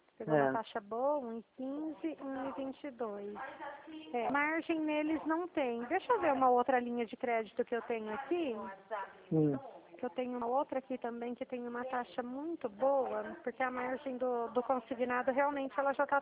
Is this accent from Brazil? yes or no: yes; Dracena, São Paulo, Brazil; Eu sou de Dracena